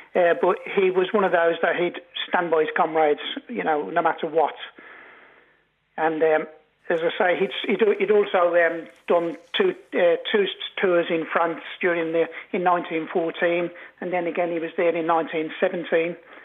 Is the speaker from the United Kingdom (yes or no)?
yes; England, United Kingdom; also born or lived in Dublin, Ireland; I was born in Dublin, and I spent a lot of time because they only lived around the corner from us in Dublin until they moved back to Kinsale. But then we moved to England the following year